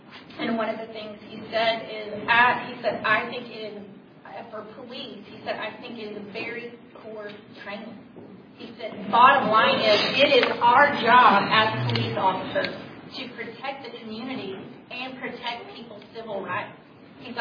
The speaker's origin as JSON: {"language": "English", "region": "Louisiana", "country": "United States", "tie": "born or raised there", "said": "I grew up in North Louisiana, who was way behind the times on the civil rights movement."}